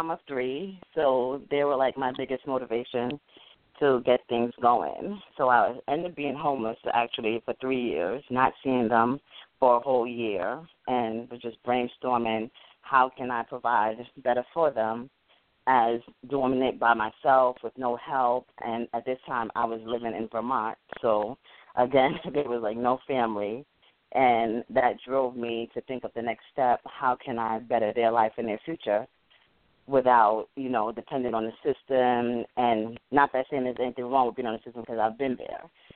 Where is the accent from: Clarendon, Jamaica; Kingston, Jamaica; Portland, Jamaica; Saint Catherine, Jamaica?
Saint Catherine, Jamaica; now in United States; No, I'm originally from Jamaica, St. Catharines, Jamaica.